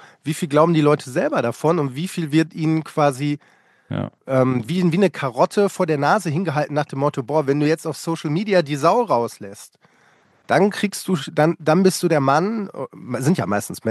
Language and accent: German; North Rhine-Westphalia, Germany; also ich bin aufgewachsen in der Nähe vom Ruhrgebiet, deswegen kommt jetzt so ein schräger Vergleich.